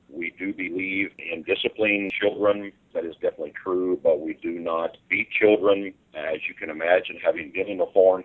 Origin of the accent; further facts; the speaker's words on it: Cape Girardeau, Missouri, United States; Yes, I was born and raised in Cape Girardeau, Missouri. That's correct.